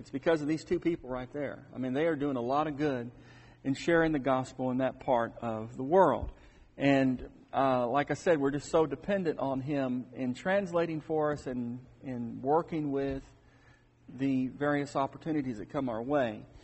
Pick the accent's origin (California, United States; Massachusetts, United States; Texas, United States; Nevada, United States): Texas, United States; Of course, she lives in Texas now, and I was raised in Texas.